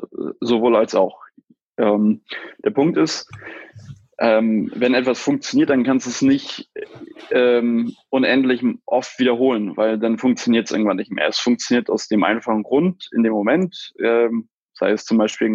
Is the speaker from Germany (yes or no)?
yes; Kiel, Schleswig-Holstein, Germany; Ich komme aus Norddeutschland, aus Kiel, ursprünglich.